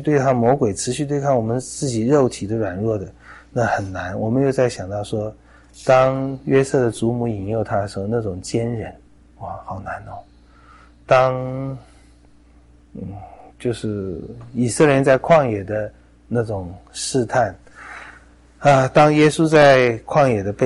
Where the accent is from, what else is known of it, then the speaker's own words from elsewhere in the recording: China; 很多人我们中国人的忍耐，或者我们有时候所谓基督徒美德忍耐，就刚好相反了